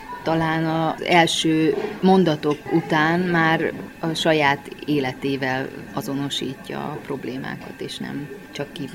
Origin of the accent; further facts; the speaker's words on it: Târgu Mureș, Mureș County, Romania; én marosvásárhelyi vagyok